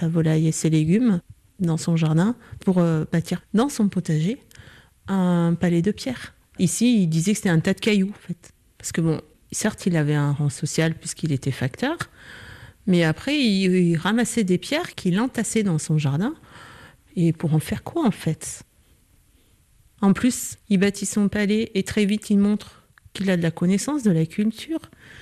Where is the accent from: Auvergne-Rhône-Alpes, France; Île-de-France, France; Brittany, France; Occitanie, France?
Auvergne-Rhône-Alpes, France; Hauterives; J'ai grandi à Hauterive, je suis native d'Hauterive, voilà.